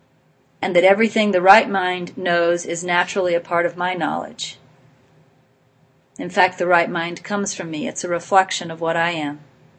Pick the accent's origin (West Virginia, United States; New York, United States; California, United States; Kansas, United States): Kansas, United States; Coffeyville; born there; I was born in Coffeyville, Kansas.